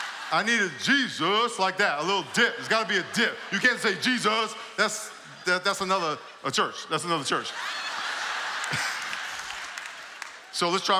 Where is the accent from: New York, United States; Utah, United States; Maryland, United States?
New York, United States; So I grew up in New York. I had a dream of playing in the NFL.